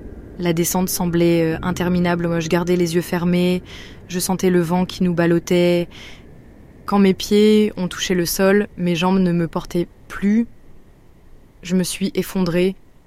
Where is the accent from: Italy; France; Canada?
France; Grenoble, Auvergne-Rhône-Alpes; j'ai 25 ans et j'ai grandi à Grenoble, Les montagnes, ça a toujours fait partie de ma vie.